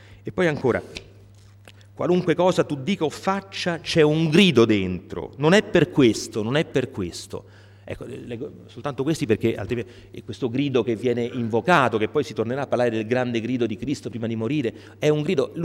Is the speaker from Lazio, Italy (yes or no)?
yes; Rome, Lazio, Italy; io sono romano, non ho il dialetto milanese